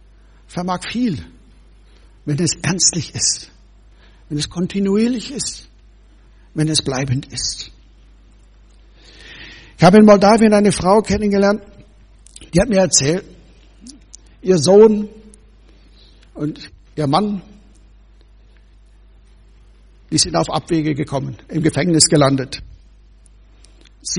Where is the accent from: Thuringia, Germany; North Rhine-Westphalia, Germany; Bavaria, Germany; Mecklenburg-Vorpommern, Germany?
Bavaria, Germany; Bad Tölz; Ich bin in Bayern aufgewachsen. Bad Tölz, südlich daneben.